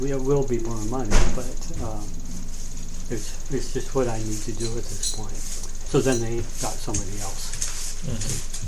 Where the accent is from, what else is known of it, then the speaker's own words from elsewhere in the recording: Iowa, United States; now in Cooperstown, United States; it was the day that a bad tornado went through my hometown in Iowa, wiped out the whole middle of the town.